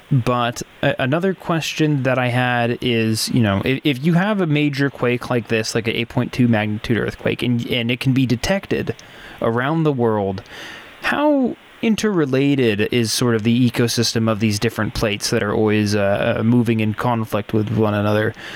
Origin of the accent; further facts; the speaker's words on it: Seattle, Washington, United States; but I grew up in the Seattle area